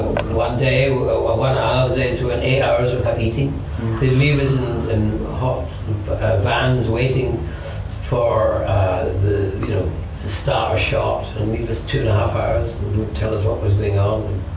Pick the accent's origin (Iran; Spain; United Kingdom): United Kingdom; Scotland; I grew up in the Highlands of Scotland. There wasn't any much theatre.